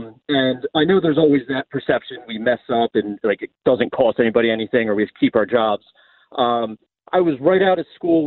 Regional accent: Pennsylvania, United States; I grew up outside of Philadelphia, always East Coast bias.

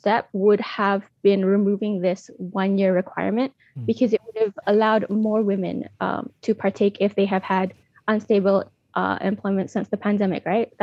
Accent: Malaysia

